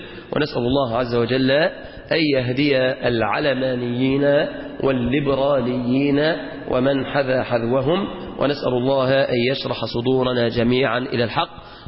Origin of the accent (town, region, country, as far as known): Egypt